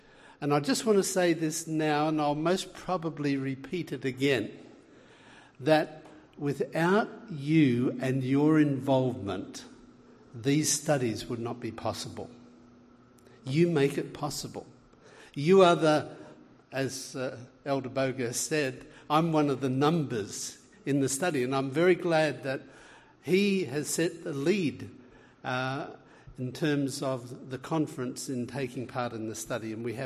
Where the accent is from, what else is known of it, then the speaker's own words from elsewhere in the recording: Australia; You can tell by my accent I'm from way down under in Australia, but I studied at Loma Linda